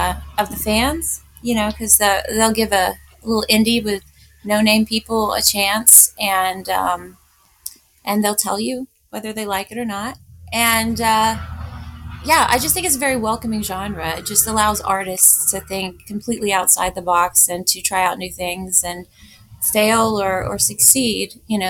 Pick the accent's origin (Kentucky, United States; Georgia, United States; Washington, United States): Georgia, United States; Atlanta; it was shot in Atlanta and I'm from Atlanta. Well, I lived there most of my life.